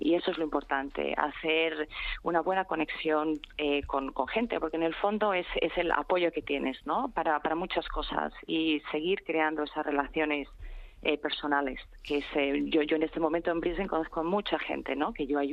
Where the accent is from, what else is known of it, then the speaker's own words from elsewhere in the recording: Madrid, Community of Madrid, Spain; now in Australia; Pues madrileña de Hortaleza, nací en Hortaleza, en el Parque de Santa María, pero crecí en la zona de Avenida de América.